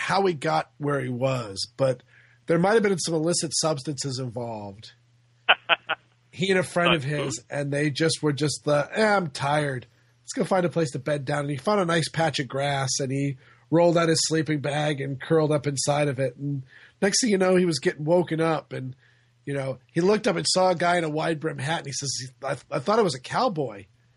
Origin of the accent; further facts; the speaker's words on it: Scotland, United Kingdom; because I'm Scottish, not Swedish.